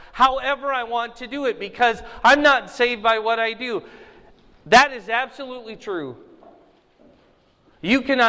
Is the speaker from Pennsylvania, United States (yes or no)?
no; Iowa, United States; Ain't, if I can use the word, I'm from Iowa, I can do so.